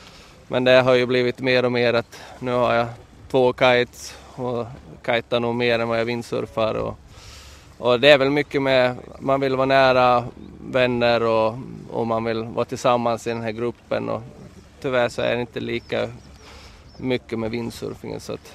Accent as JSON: {"language": "Swedish", "region": "Småland", "country": "Sweden", "moved": "yes", "lives_now": "Vaasa, Finland", "said": "och jag kommer ifrån Sverige, Smålandsskogar. Men flyttade hit på grund av kärleken och hamnade i Vasa. Och bor här nu"}